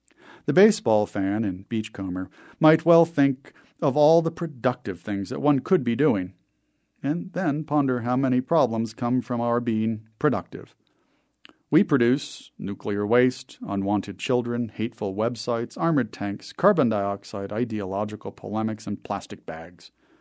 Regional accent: Laramie, Wyoming, United States; As for live baseball in my hometown, Laramie has a college summer league team

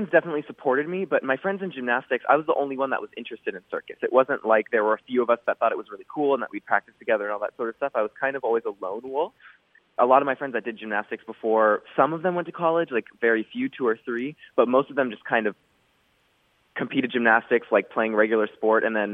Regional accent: Houston, Texas, United States; Yes, I am. I'm from Houston, Texas, born and raised.

